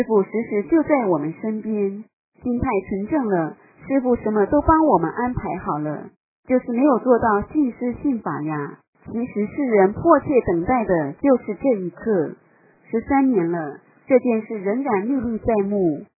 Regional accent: Northeast China, China; 你的老家是哪儿的？我答道，我是东北人。

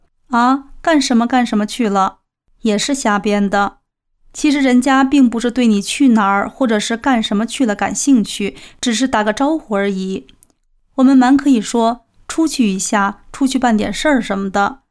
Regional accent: Northeast China, China; 我们东北人都比较豪爽，所以说话都比较大气。

